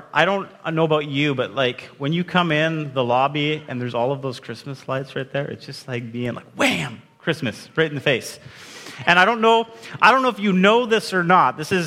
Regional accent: Alberta, Canada; I grew up in Alberta, and it was freezing, so that's why we'd go for a drive.

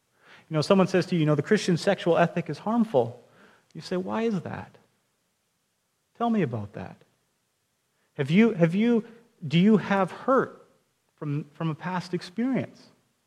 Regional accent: Alberta, Canada; I grew up in Alberta, so that, they're a little bit more conservative than here

